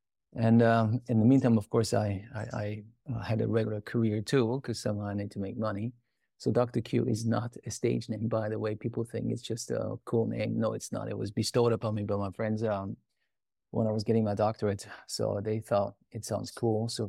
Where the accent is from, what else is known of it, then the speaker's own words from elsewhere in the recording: Iran; moved away; I grew up in Iran, an embattled country, if you wish. My dad's Persian, my mom's Austrian. And in 1979, we had to flee the country because there was a revolution.